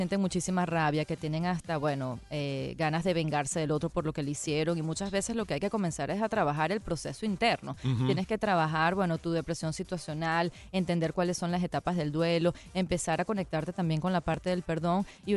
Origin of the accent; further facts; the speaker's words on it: Sicily, Italy; Ah, siciliana.